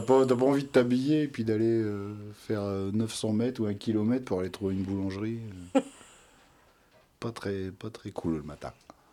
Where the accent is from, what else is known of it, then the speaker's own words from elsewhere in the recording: Hauts-de-France, France; Moi, je viens du Pas-de-Calais, donc.